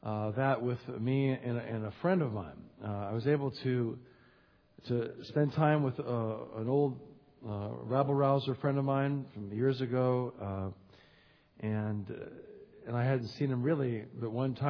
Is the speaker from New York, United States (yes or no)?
no; California, United States; moved away as an adult; now in Mississippi, United States; I was sent from California to Mississippi. I left my family 25 years ago.